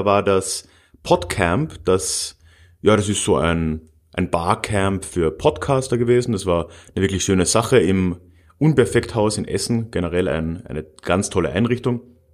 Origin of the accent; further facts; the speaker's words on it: Villach, Carinthia, Austria; sowohl in Villach, meiner Heimatstadt, mit 80 Gästen